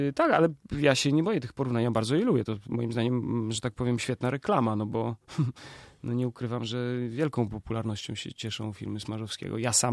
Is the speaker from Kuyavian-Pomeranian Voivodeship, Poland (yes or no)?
no; Łomża, Podlaskie Voivodeship, Poland; Ja też zawsze dostawałem duże wsparcie ze strony mojego rodzinnego miasta, czyli Łomży.